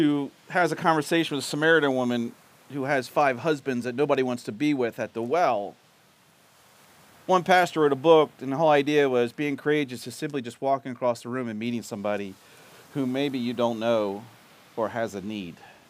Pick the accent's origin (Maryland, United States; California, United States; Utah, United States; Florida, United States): Maryland, United States; Baltimore; I was raised in Baltimore, and we would go to Baltimore City, and we would go down to the market or go downtown to the harbor